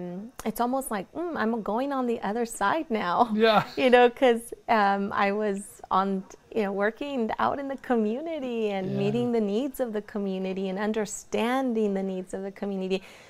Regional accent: Lindsay, California, United States; English is a second language; also born or lived in Guadalajara, Mexico; my accent and, not English, not being my primary language. I was born in Mexico, in Guadalajara, Jalisco. And parents brought me here when I was 5 years old. Grew up in Porterville in Lindsay, California.

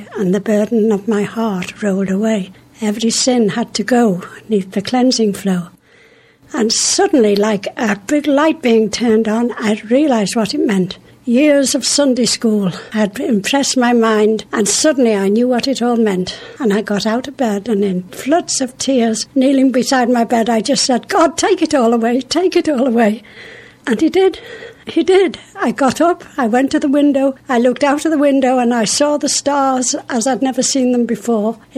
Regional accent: Liverpool, North West England, United Kingdom; now in Melling, United Kingdom; Oh, I am, yes. Born and bred in Liverpool.

